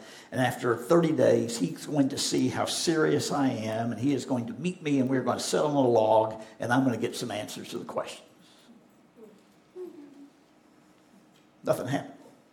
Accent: Bentonville, Arkansas, United States; When I was growing up, I grew up in Bentonville, Arkansas.

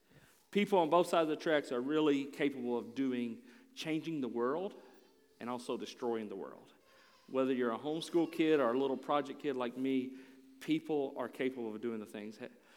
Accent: Nashville, Tennessee, United States; I'm from Nashville, Tennessee.

